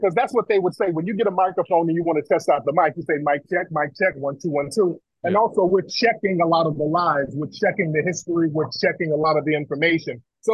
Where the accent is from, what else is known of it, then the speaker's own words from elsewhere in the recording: Los Angeles, California, United States; also born or lived in Detroit / Alabama; I was born in Detroit, partially raised down in Alabama, but mostly raised in Los Angeles. I'm an LA guy.